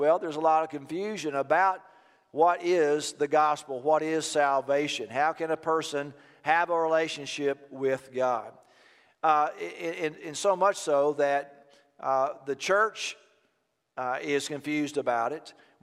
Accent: Texas, United States; Now, first of all, I'm a Texan

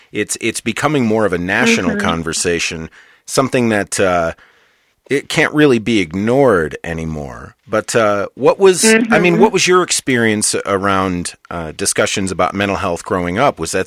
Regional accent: Michigan, United States; I grew up in Michigan, and it was it was a whole other world.

